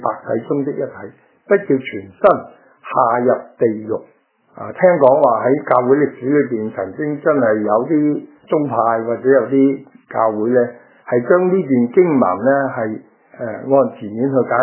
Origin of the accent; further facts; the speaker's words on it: China; 所以我觉得如果我哋中国人好好温习一下我哋嘅诗词呢言语啊嗰啲咁呢